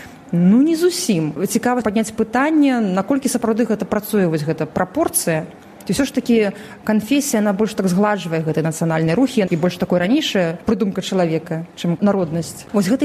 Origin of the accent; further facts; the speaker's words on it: Belarus; ми, як білоруси, зауважаємо для себе такі приємні речі, нам до болі знайомі, які у нас вже зникли